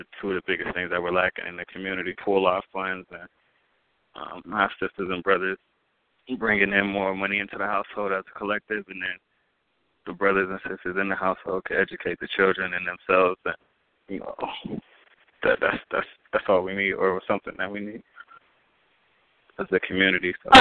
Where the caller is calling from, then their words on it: Denver, Colorado, United States; I'm just calling from Denver, Colorado.